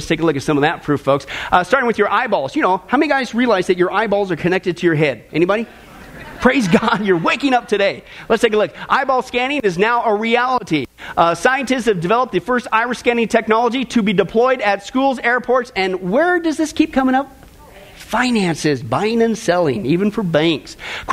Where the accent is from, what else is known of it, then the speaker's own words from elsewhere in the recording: Kansas, United States; This isn't like some place I grew up in Kansas with a population of 25.